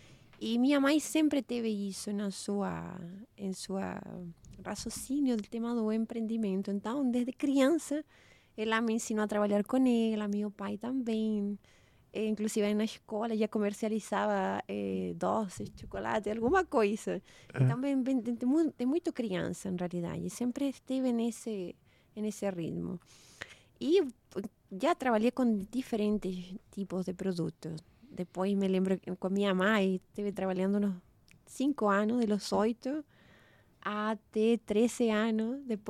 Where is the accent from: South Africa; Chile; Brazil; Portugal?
Chile; Meu país é um país, o Chile, se caracteriza muito pelos frutos do mar.